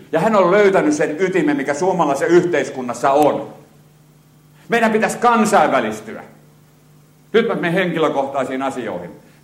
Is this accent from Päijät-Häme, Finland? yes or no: no; Vaasa, Ostrobothnia, Finland; moved away as an adult; Mä aloitin itsenäisen elämisen. Mulla olisi asuntoa, kun mä tulin Vaasasta Tampereelle.